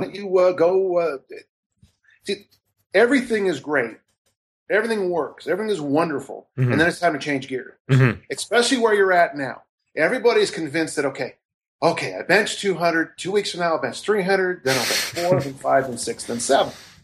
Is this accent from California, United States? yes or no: yes; California, United States; And then I grew up in California, so we have our own version of huge games.